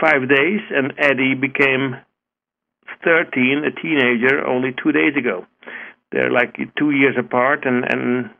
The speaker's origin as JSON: {"language": "English", "country": "Netherlands", "tie": "born or raised there", "first_language": "Dutch", "second_language": "English", "moved": "as an adult", "lives_now": "United States", "said": "I was born in Holland, the Netherlands, and I lived there until I was 26. So definitely my mother language is Dutch."}